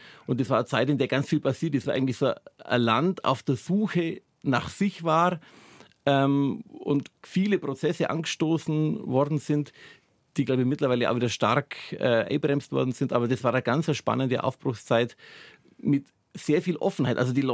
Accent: Bavaria, Germany; Gempfing ist es ja eben nicht weit weg von da, wo ich her bin, sozusagen alles aus dem Rainer Winkel, dem Lech-Donau-Winkel, der sich da in der Nähe von Rhein am Lech so ergibt.

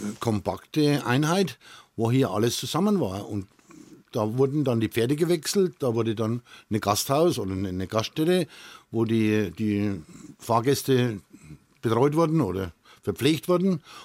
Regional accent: Kolitzheim, Bavaria, Germany; born there; Im Ortsteil Kolitz, also in Kolitzheim, wo ich auch mein Geburtsort ist.

